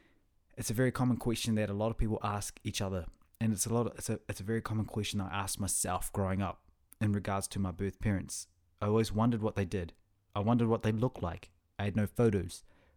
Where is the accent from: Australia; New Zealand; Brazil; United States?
New Zealand; I grew up in New Zealand, so a lot of it was just English. There was no Russian, you know, around. I wasn't exposed to the language.